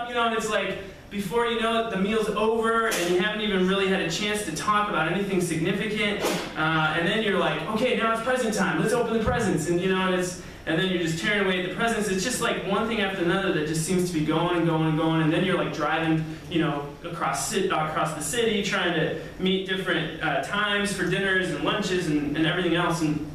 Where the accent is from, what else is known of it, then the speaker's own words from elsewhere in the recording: Colorado, United States; I'm from Colorado, so every year, my wife and I and our kids, we travel back to Colorado to be with my family.